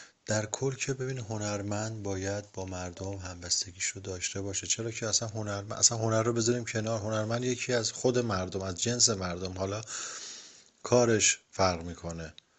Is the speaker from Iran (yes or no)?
yes; Iran; به عنوان یک ایرانی میخوام اینو خدمتون عرض کنم